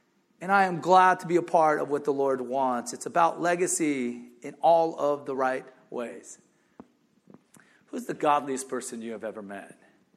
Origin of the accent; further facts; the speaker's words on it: South Korea; now in Gardena, United States; We emigrated to the United States from South Korea. I'm pretty convinced that if we had stayed in South Korea, materially, my dad was doing really well there, we would have been a lot wealthier than we were.